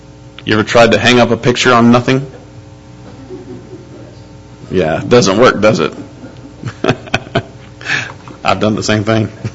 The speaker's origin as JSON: {"language": "English", "region": "Iowa", "country": "United States", "said": "I'm from Iowa. And I was born on the Mississippi River."}